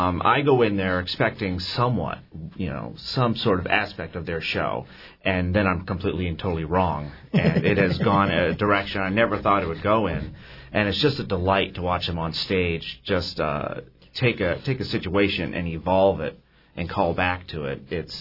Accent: New England, United States; now in Juneau, United States; I'm from New England originally.

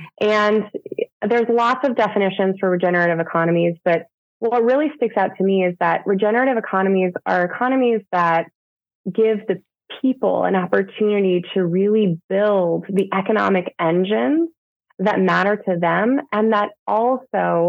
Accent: Sitka, Alaska, United States; I grew up here. I grew up in Sitka. I love it.

